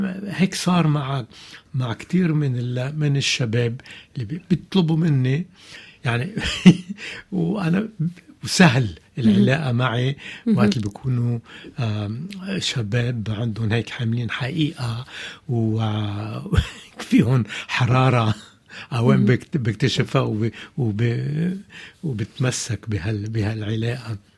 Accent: Beirut, Beirut Governorate, Lebanon; انا بيروتي، عشت 80 سنة ببيروت، خلقان ببيروت، وكل حياتي المسرحية الفنية العائلية مرتبطة ببيروت.

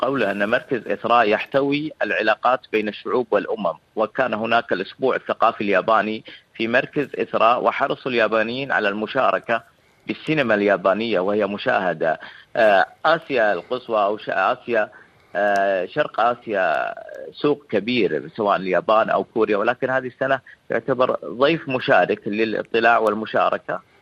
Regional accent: Saudi Arabia; أنا ابن السعودية، ابن الصحراء وابن المدينة.

